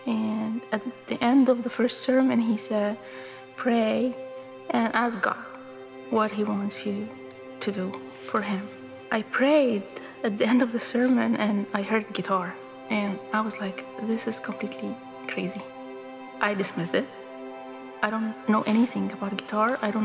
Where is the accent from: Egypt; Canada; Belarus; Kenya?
Egypt; moved away as an adult; now in United States; I have been coming to Venture for almost 10 years now. I actually am from the Middle East, you know, I'm from Egypt. Came to the US for school.